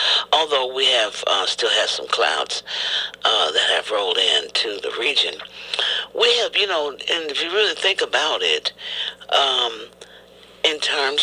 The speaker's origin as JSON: {"language": "English", "region": "Midwest", "country": "United States", "tie": "born or raised there", "said": "because, you know, a small town girl, I grew up across the street from a grain elevator."}